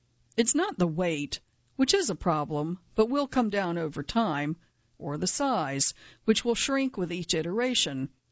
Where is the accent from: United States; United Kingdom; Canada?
United Kingdom; which I respected as a Brit myself